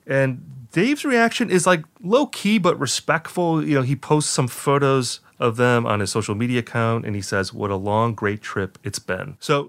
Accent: Midwest, United States; myself, growing up in the Midwest, you listen to … you're like, you feel so much FOMO listening to that band.

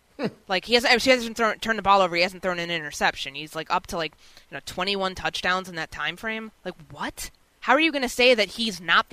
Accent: Chicago, Illinois, United States; I grew up in Chicago. I grew up reading him.

